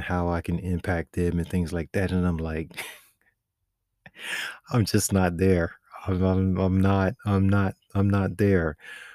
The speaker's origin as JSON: {"language": "English", "region": "Florida", "country": "United States", "tie": "born or raised there", "said": "I have no idea why, because we're in Florida, right? I grew up in South Florida."}